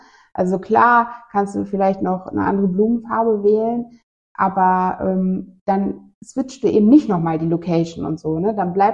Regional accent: Germany; mein Mann ist Italiener, ich bin Deutsche.

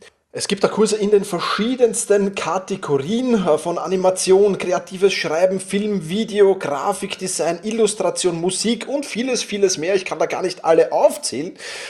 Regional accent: Vienna, Austria; Wir sind ja beide aus Wien oder du bist aus der Steiermark, aber momentan in Wien

